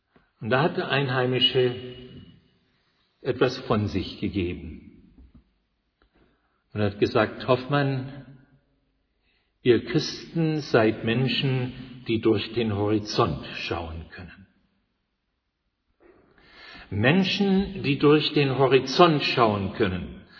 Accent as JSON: {"language": "German", "country": "Canada", "moved": "yes", "said": "Ich bin kanadischer Staatsbürger, habe einen kanadischen Pass. Obwohl ich nur 2 Jahre meines Lebens in meiner Heimat gelebt habe. Bin immer in der Fremde gewesen."}